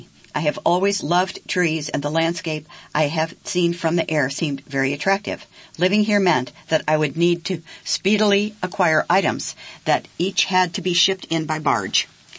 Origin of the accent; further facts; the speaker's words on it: Canada; born there; Despite being Canadian by birth, I had almost no experience or understanding of Canadian society